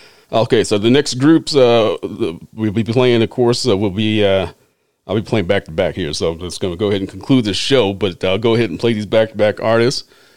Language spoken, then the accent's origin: English; San Francisco, California, United States; peeps in the San Francisco Bay Area. We were just talking about that earlier today, Bay Area. That's my hometown, to the Mission Districts.